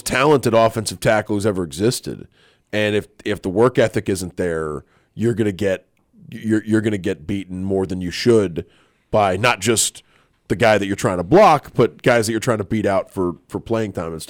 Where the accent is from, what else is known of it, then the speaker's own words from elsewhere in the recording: Destin, Florida, United States; You know, I'm an okay swimmer. Like, growing up in Destin for all the beach.